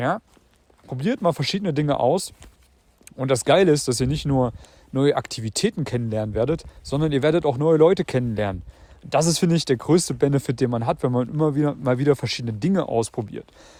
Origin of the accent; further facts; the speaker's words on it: Germany; Ich habe sowohl in einem kleinen Kuhkaff gelebt, in meiner Heimat in Deutschland